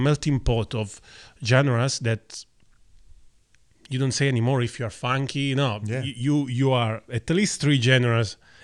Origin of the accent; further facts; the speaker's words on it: Italy; English is a second language; now in Melbourne, Australia; I come from Italy